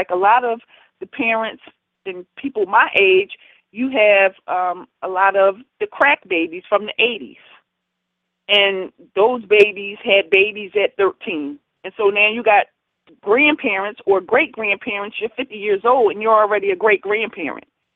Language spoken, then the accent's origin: English; Philadelphia, Pennsylvania, United States; I grew up in West Philadelphia, lived in South Philadelphia, West Philadelphia, you know, a majority of my life.